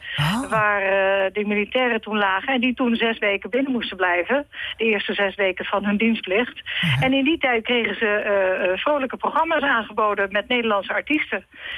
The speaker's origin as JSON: {"language": "Dutch", "town": "Nijmegen", "region": "Gelderland", "country": "Netherlands", "accent": "Nijmegen soft G", "said": "En ik had een Nijmeegs zachte G-accent."}